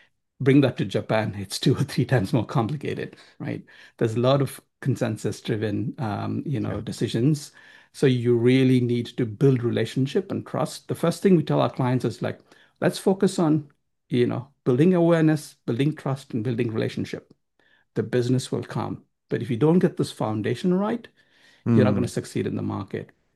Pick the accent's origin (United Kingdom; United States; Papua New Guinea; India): India; South India; I come from India. India itself is a huge market. You've got the north, south, east, west, and I'm from the south. What we have four languages just in the south, right?